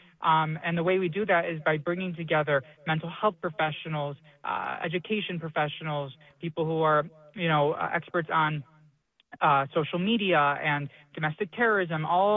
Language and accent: English; West Bloomfield, Michigan, United States; This is my congregation. This is my hometown.